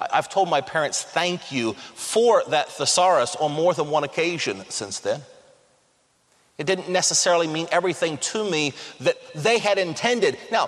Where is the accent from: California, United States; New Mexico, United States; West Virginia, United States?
West Virginia, United States; Parkersburg; also born or lived in Marietta, Ohio; I was from Parkersburg, West Virginia, from Marietta, Ohio. I didn't know a lot of big words, and the words that I knew, I didn't say the way everybody else around here said them.